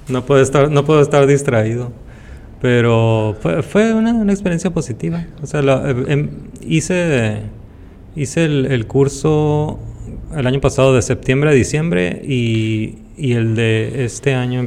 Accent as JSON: {"language": "Spanish", "town": "Tijuana", "region": "Baja California", "country": "Mexico", "tie": "born or raised there", "said": "Pero pues soy de Tijuana, soy nacido y criado en Tijuana y amo Tijuana."}